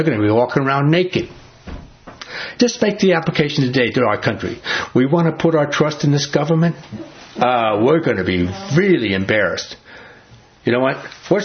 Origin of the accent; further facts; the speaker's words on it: New York, United States; You know, I'm from New York, born in New York. I've been on those Twin Towers, man.